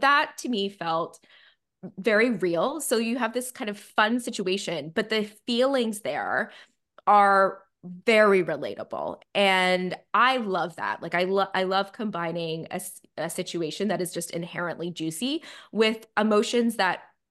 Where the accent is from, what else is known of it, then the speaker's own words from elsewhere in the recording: Toronto, Ontario, Canada; so we were from Toronto, and in Canada, nobody likes Toronto except Torontonians.